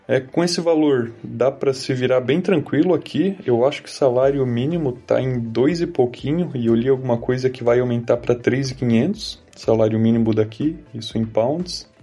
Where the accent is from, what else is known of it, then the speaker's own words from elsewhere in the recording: Santa Catarina, Brazil; Então, é que eu sou de Santa Catarina, lá é bem tranquilo nesse quesito.